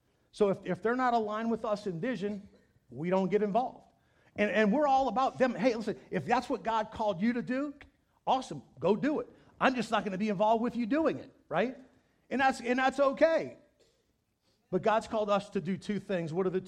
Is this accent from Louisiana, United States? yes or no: yes; Louisiana, United States; The food's terrible, but I'm from South Louisiana.